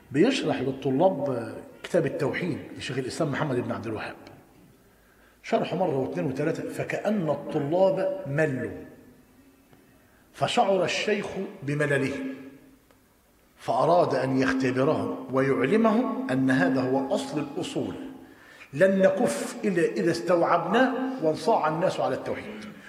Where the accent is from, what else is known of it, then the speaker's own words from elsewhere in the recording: Tanta, Gharbia, Egypt; عندنا في طنطا أنا قريب منه،